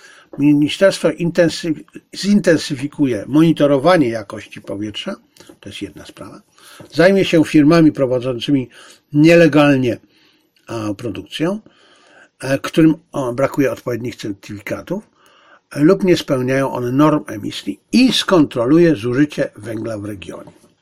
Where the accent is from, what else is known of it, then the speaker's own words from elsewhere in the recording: Zabrze, Silesian Voivodeship, Poland; ja pochodzę ze Śląska, przez 24 lata, 3 lata mieszkałem, pierwsze 23 lata mieszkałem w Zabrzu, więc wiem, jak to kiedyś było za mojej młodości.